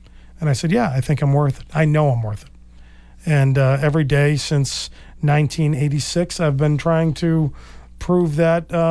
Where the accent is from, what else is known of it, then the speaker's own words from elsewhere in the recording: Cape Cod, Massachusetts, United States; And I grew up on Cape Cod, very similar to the lives we live here in Marshfield.